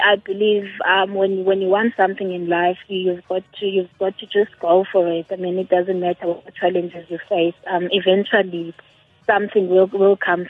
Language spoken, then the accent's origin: English; Mdantsane, Eastern Cape, South Africa; Originally, I'm from East London, from a township called Mdantsane.